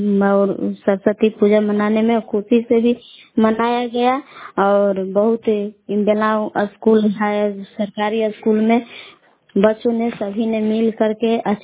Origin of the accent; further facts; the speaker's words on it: Kaimur, Bihar, India; ग्राम बेलन जिला कैमूर भभुआ के निवासी हूँ।